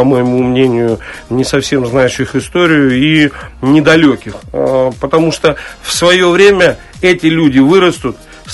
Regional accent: Gomel, Gomel Region, Belarus; born there; а я сам родился в Гомеле

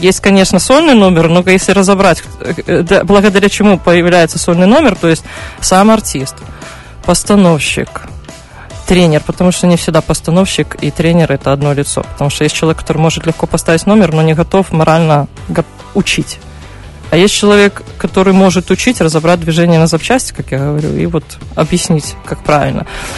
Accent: Svetlogorsk, Gomel Region, Belarus; born there; Я не из Гомеля, то есть я в Светлогорске родилась

